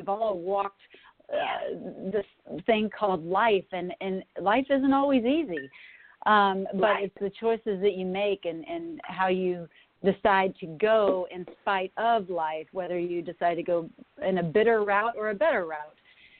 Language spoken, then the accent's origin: English; Texas, United States; moved away as an adult; now in Minnesota, United States; we moved from Texas to Minnesota. And I didn't know it at the time. I mean, I knew I was sad to leave because Texas was all I knew.